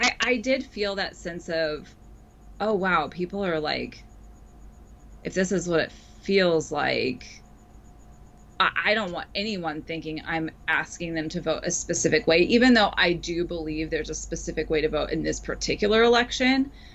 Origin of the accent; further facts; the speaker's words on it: Kansas, United States; moved away as an adult; I come from Kansas. Originally, I spent 22 years of my life there.